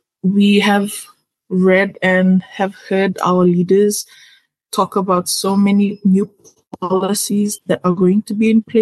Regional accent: Fiji; culture, identity, and tradition, as well as Pacific Islanders and as a Fijian.

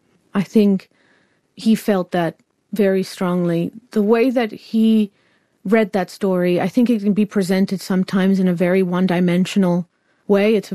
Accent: Venezuela; also born or lived in Miami / Israel; now in London, United Kingdom; I was born in Venezuela, lived there, lived in Miami, lived in Israel, in these sort of really hot, arid places.

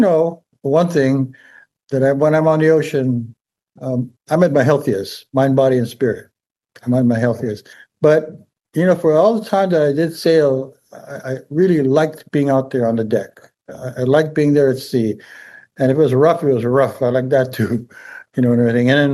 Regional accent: Hawaii, United States; in the very beginning was to determine to try to find ourselves as Hawaiian people. Where do we come from?

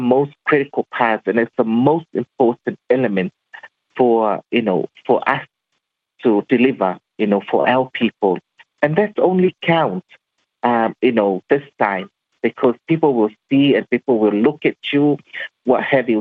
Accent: Samoa; because I am from Savai, 1 hour drive to Salilonga.

